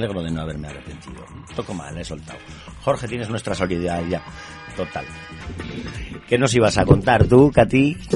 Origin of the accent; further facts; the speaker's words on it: Bilbao, Basque Country, Spain; born there; nací en Bilbao hace 25 años